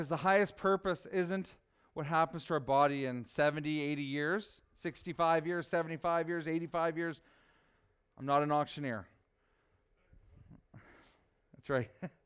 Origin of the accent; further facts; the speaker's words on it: the South, United States; accent: Southern; Picture my southern accent right now when I say Bubba and all that.